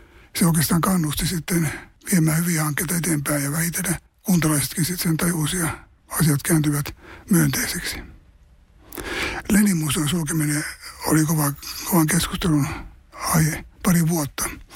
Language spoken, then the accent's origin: Finnish; Savonlinna, South Savo, Finland; now in Tampere, Finland; Savonlinna oli mun kotipaikka tavallaan ja mä pidän sitä edelleenkin paljon